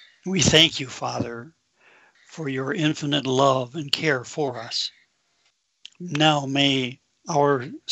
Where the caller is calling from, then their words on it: St. Vincent & Grenadines; Grenadines.